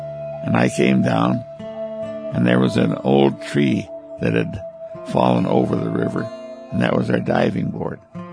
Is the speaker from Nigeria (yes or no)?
no; Six Nations Reservation, Ontario, Canada; also born or lived in Buffalo, New York; I was born in Buffalo, New York, 84 years ago. At the age of 8 months, I was taken down to the Six Nations Reservation near Brantford, Ontario, and handed over to my grandmother, who raised me.